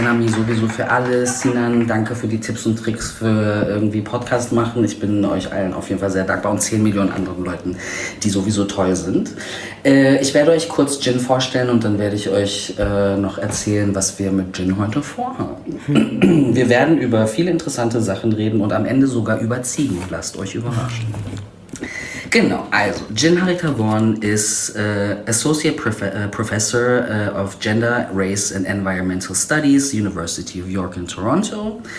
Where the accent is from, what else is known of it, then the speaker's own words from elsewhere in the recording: North Rhine-Westphalia, Germany; wir sind beide nicht aus Berlin wirklich, wir sind beide aus Nordrhein-Westfalen eigentlich.